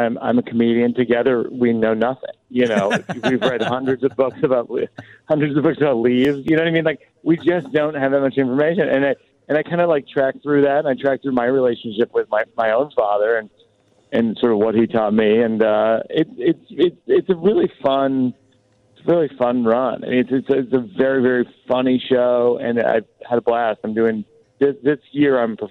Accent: Boston, Massachusetts, United States; I grew up in Boston

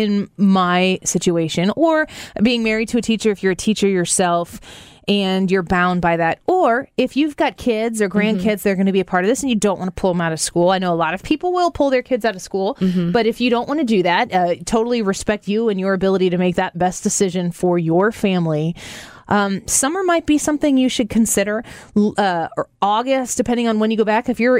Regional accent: St. Louis, Missouri, United States; We're from St. Louis.

